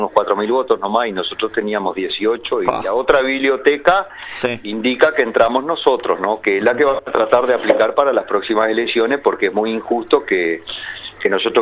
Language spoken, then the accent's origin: Spanish; Paysandú, Uruguay; Luego me mudé con unos compañeros míos de Paysandú también bastante cerca